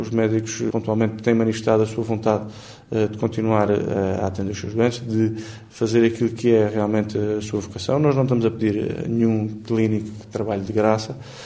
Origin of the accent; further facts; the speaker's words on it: Azores, Portugal; Todos nós, como açorianos e açorianas, temos vindo a sofrer